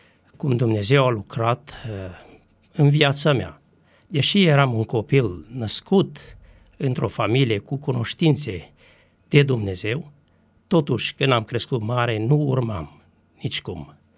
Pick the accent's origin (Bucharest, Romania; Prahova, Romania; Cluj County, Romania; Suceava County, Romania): Suceava County, Romania; Marginea; în satul meu natal numit Comuna Marginea din județul Suceava.